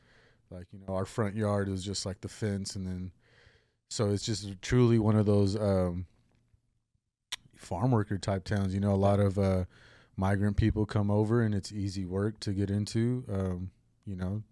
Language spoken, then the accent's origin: English; Huron, California, United States; It just growing up in Huron, it's always was a mentality of even just coming to Fresno to like pursue more opportunity.